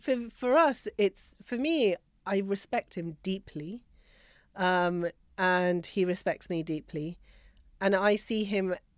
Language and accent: English; Tatti Fateh, Pakistan; So I grew up in Tatti Fateh in Pakistan, and he came from Jalias. So we're basically, he's village 42, I'm village 38.